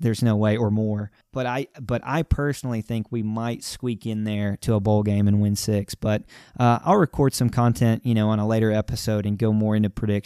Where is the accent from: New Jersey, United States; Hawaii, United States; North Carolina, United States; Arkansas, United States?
Arkansas, United States; But growing up in Arkansas and being really familiar with just the way Arkansas works